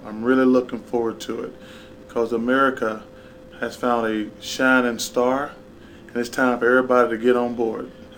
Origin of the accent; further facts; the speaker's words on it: Scottsdale, Arizona, United States; I'm from Scottsdale, Arizona, and I'm retired.